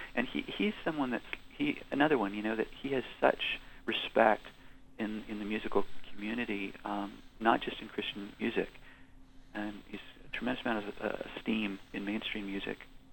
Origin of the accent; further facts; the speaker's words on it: Fonthill, Ontario, Canada; I grew up in the Anglican Church, and it was actually a Sunday school teacher in Fonthill, Ontario, Holy Trinity Anglican Church, that led me to Jesus and prayed with me.